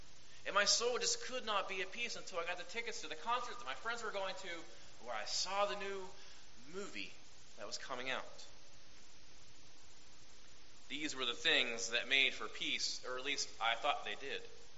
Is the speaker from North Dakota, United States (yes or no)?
no; Wheeling, West Virginia, United States; When I was growing up in the Christian church in Wheeling, we did not do what is called passing the peace